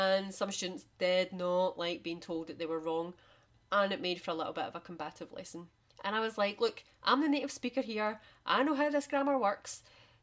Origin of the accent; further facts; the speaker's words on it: Scotland, United Kingdom; accent: Scottish; I don't think that I have a particularly strong Scottish accent, and I've gone out my way to dilute it for teaching so that I can be understood.